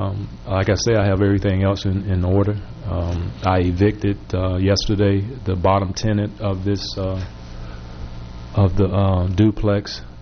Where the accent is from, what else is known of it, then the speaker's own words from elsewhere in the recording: Savannah, Georgia, United States; You know, I'm from Savannah, Georgia. It's over 400 miles to get here.